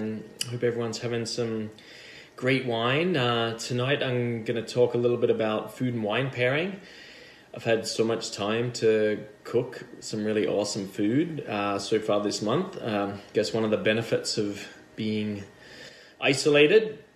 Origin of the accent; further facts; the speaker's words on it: Australia; now in Canada; whether you're in my home country of Australia, here in Canada